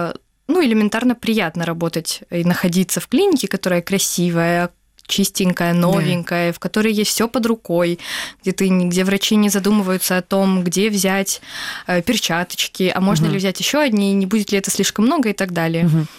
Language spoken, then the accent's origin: Russian; Crimea, Ukraine; Ну и помимо того, я крымская татарка, а крымские татарки в Турции, так это вообще почти как у себя дома.